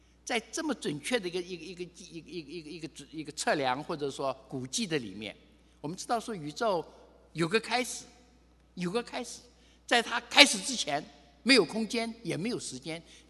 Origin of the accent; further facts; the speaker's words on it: Wenzhou, Zhejiang, China; now in United States; 我是温州人，我第一次回温州时候大概6岁的样子吧，抗战胜利回去没有电灯。